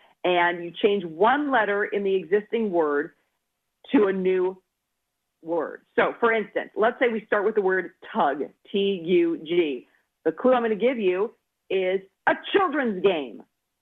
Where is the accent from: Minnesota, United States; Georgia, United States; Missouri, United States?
Minnesota, United States; Hopkins; I'm a Minnesotan through and through. Hopkins High, Royals go.